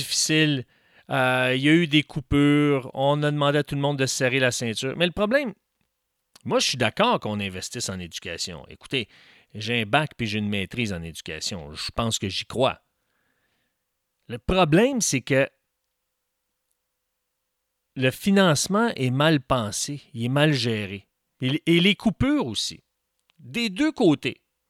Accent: Montreal, Quebec, Canada; born there; j'ai pas seulement vécu dans 2 régions du Québec qui sont extérieures à Montréal. Puis en passant, je suis né à Montréal. Je ne suis pas né à l'extérieur de l'île de Montréal. Je suis né sur l'île de Montréal.

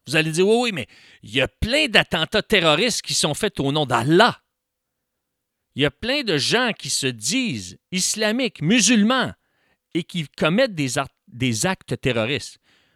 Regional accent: Quebec, Canada; Plus près, chez nous, au Québec

